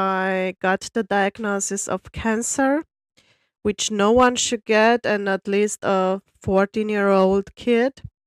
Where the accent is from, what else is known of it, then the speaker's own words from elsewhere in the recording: Brasov, Brașov County, Romania; now in Frankfurt, Germany; I am a teacher in Frankfurt, Germany, but I'm originally from Romania, from Brasov, from the beautiful city of Brasov, which is in Transylvania.